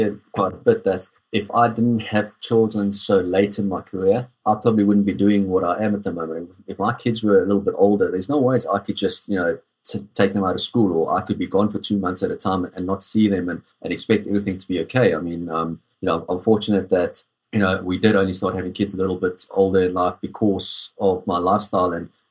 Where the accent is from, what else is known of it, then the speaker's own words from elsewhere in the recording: South Africa; I think, like most people growing up in South Africa, all you want to do is be outdoors the whole day.